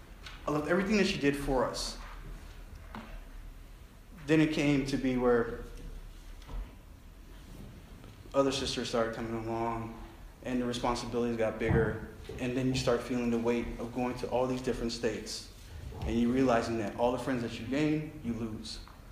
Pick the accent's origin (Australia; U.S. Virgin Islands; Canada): U.S. Virgin Islands; St. Croix; moved away; So I come from St. Croix, a place called Santa Cruz, right next to Puerto Rico.